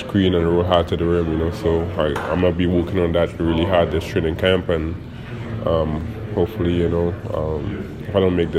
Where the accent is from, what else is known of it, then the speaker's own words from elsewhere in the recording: Rio Claro, Trinidad & Tobago; I'm from Rio Claro, mm-hmm.